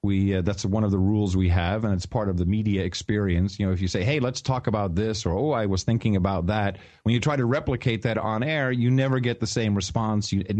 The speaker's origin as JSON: {"language": "English", "town": "Amsterdam", "region": "North Holland", "country": "Netherlands", "tie": "born or raised there", "second_language": "English", "said": "I started in radio when I was 15 And I grew up in Amsterdam, actually"}